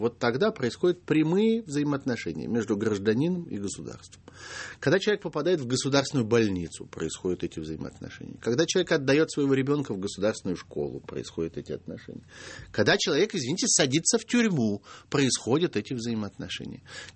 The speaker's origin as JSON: {"language": "Russian", "region": "Moscow", "country": "Russia", "said": "Мы, москвичи, а жители многих других российских городов с ужасом наблюдают"}